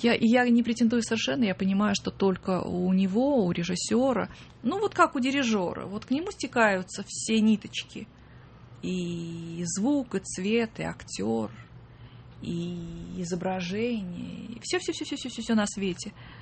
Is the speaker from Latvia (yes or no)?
no; London, United Kingdom; also born or lived in Moscow, Russia; Вот когда меня увезли в 9 месяцев в Лондон